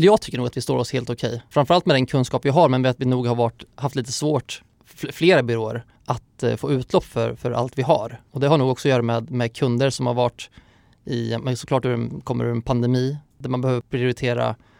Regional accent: Örebro, Örebro County, Sweden; Jag är ju örebroare så att det smyger också fram då och då.

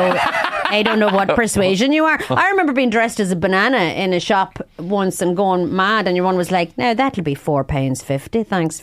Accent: Connacht, Ireland; I'm from Roscommon, yeah.

